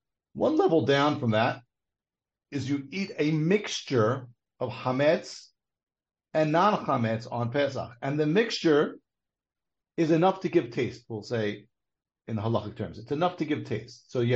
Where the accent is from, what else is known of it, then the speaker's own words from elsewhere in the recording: New York, United States; So growing up in Brooklyn, New York, and following all the kashrus agencies